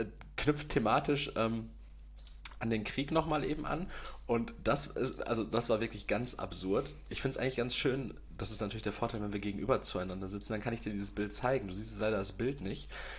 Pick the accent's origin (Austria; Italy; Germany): Austria; ich bin Österreicher.